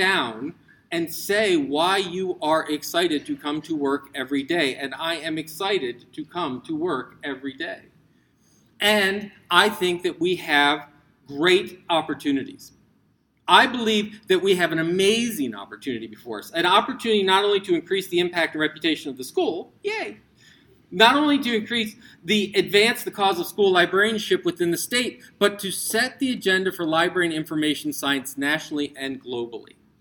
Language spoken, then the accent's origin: English; New York, United States; Well, the good news is I'm from New York, so I will brag on their behalf.